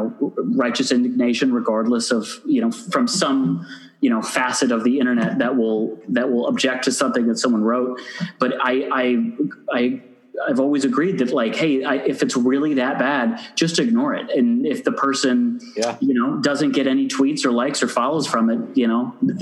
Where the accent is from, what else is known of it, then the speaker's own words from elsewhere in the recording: Ann Arbor, Michigan, United States; You know, my hometown is a very liberal college town, Ann Arbor, Michigan, everyone, not trying to brag.